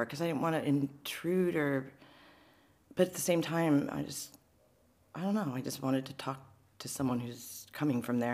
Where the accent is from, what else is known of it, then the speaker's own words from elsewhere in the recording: Seattle, Washington, United States; And then I remember growing up in Seattle, I was a little girl.